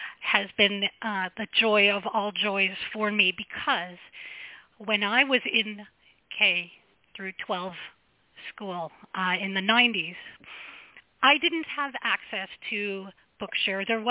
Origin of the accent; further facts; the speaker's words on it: Michigan, United States; because I'm from Michigan, so I have a different accent to bring to the table.